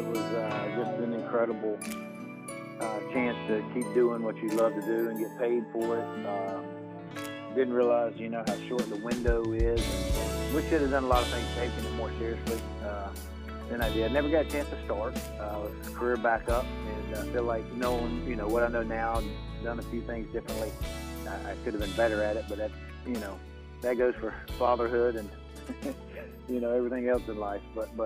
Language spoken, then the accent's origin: English; Tallahassee, Florida, United States; also born or lived in Georgia; I was born in Georgia, but grew up in Tallahassee.